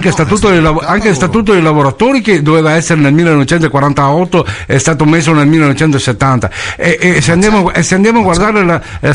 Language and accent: Italian; Rovigo, Veneto, Italy; now in Padua, Italy; io mi sento prima di tutto italiano, poi mi sento veneto e poi mi sento rovigoto.